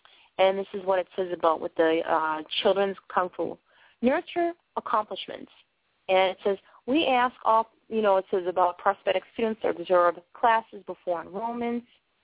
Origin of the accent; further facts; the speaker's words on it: Boston, Massachusetts, United States; accent: Bostonian; I know I kind of talk funny and I kind of, you know, pack everything with my Bostonian accent